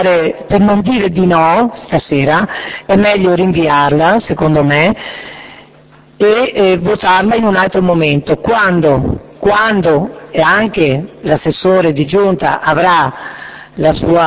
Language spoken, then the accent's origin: Italian; Castelminio, Veneto, Italy; noi siamo di Castelminio